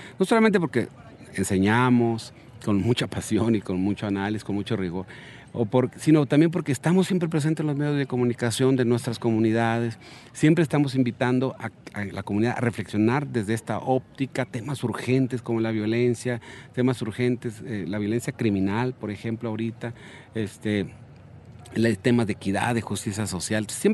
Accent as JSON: {"language": "Spanish", "country": "Mexico", "said": "cómo llegamos a este punto como sociedad mexicana"}